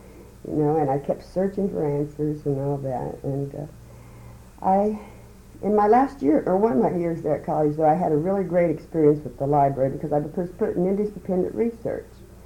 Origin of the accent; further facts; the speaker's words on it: Indiana, United States; I came from Indiana, okay, and I was born a preacher's daughter